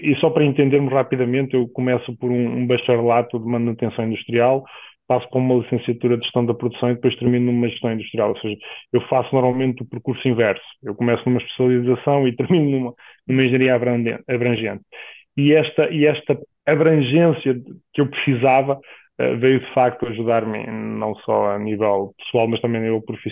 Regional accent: Portugal; Nós temos nós enquanto portugueses

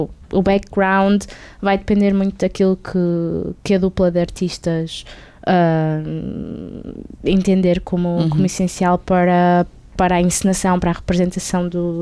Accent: Porto, Portugal; eu vivo no Porto e sou do Porto.

